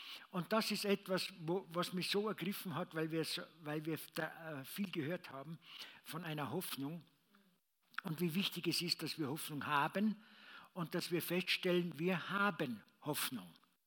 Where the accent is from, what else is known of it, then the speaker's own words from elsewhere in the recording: Austria; ob das jetzt bei uns in Österreich ist, ob es in Deutschland ist, in Europa ist, auch in Amerika.